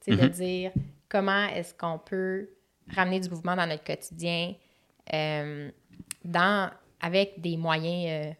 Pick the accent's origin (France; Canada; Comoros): Canada; Laval, Quebec; Puis, tu sais, nous, on a grandi en banlieue. On est des Lavallois de naissance.